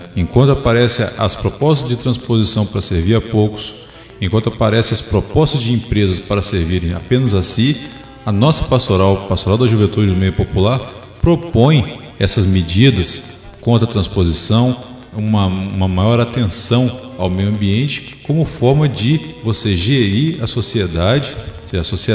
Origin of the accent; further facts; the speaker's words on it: Espírito Santo, Brazil; como já foi falado, sou capixaba